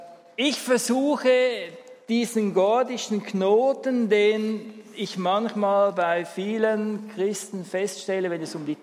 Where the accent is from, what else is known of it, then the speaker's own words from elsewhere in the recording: Aargau, Switzerland; Ich bin dort in der Nähe aufgewachsen, also im aargauischen Teil